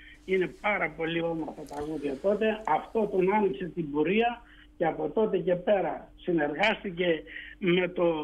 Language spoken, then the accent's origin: Greek; Thessaly, Greece; Βασικά φίλοι από το ίδιο χωριό, καταγόμαστε πράγματι από την Καπά Καρδίτσης και οι δύο.